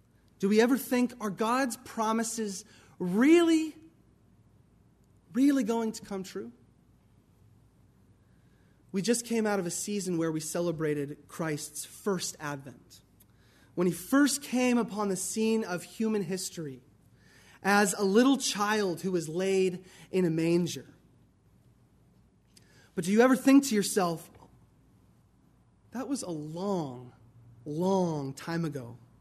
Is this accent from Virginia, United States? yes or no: no; Washington, United States; And in my home state of Washington, a grand fireworks show will occur at the Space Needle in Seattle.